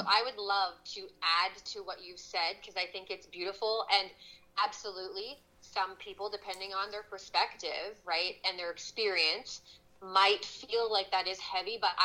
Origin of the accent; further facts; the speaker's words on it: Sackville, New Brunswick, Canada; moved away as an adult; also born or lived in Toronto, Canada; So I am from the East Coast. I'm from Sackville, New Brunswick originally. And at the wonderful, beautiful age of 18, I moved to Ontario, right smack in the middle of Toronto, right downtown.